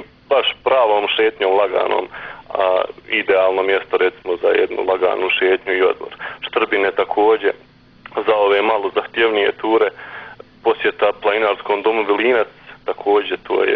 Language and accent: Bosnian; Jablanica, Federation of Bosnia and Herzegovina, Bosnia & Herzegovina; born there; Ja sebe smatram sretnim i privilegovanim što sam rođen ovdje u Jablanici.